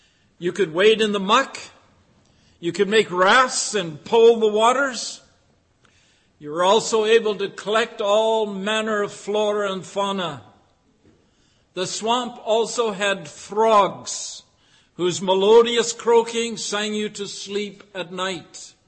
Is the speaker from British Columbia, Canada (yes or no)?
no; Dryden, Ontario, Canada; For your information, I was born and raised in Dryden, Ontario.